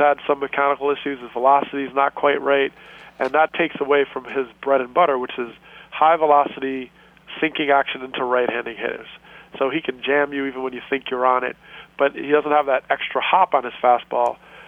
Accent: New Jersey, United States; We started at the church where I grew up in New Jersey.

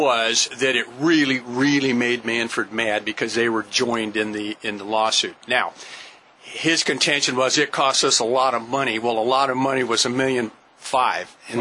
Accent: Scottsbluff, Nebraska, United States; And growing up in Scottsbluff

